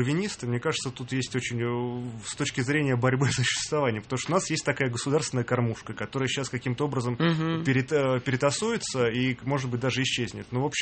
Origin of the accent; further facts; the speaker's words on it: Russia; born there; я родился в России, я воспитан на русской классике, на российском советском кино.